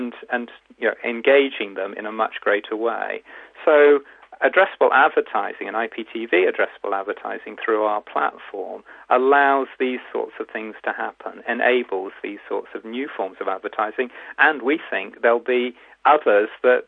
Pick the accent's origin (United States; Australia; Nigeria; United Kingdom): United Kingdom; England; born there; also born or lived in Germany; I was born in England. I lived in Germany.